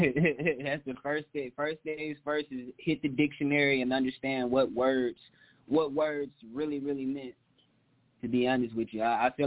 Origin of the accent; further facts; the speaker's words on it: Atlanta, Georgia, United States; I am from Atlanta, Georgia. Grady baby, to be exact. I was born there at Grady. So definitely an Atlanta native.